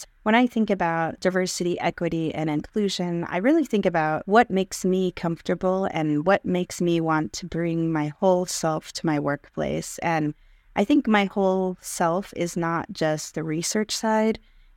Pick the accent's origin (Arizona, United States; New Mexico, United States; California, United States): Arizona, United States; now in Colorado, United States; I grew up in Arizona and in my tribal community in northeastern Arizona, and then went to Arizona State for my undergraduate